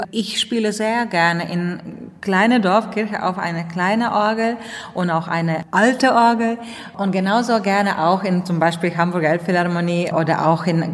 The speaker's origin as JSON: {"language": "German", "town": "Rēzekne", "region": "Latgale", "country": "Latvia", "tie": "born or raised there", "second_language": "German", "said": "In meinem Heimatort Rēzekne"}